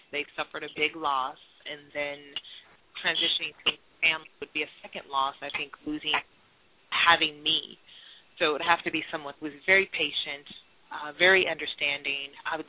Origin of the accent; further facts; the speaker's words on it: California, United States; I mean, being born and raised in California, I'm not shocked by anything.